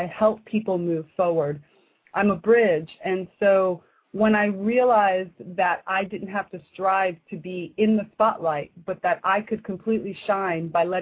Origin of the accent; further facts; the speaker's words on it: Miami, Florida, United States; now in Seattle, United States; I was born and raised in Miami. I moved from Miami to Seattle, Washington, after I graduated from the University of Miami. So I'm a born and bred Cane.